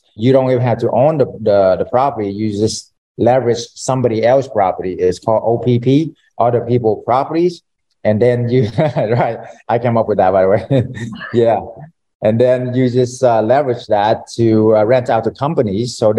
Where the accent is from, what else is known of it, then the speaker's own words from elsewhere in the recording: Charleston, South Carolina, United States; now in Dallas, United States; So I'm actually was from Charleston, South Carolina.